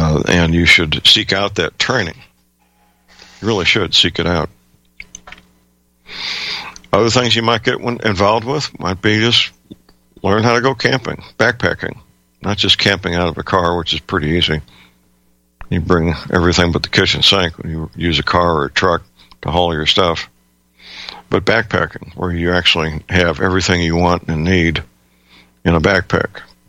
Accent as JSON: {"language": "English", "town": "St. Louis", "region": "Missouri", "country": "United States", "tie": "born or raised there", "said": "I have a first-hand report that my hometown, St. Louis"}